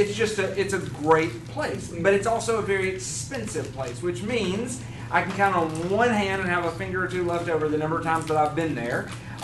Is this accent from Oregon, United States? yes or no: no; North Carolina, United States; I mentioned I am from the Raleigh-Durham area.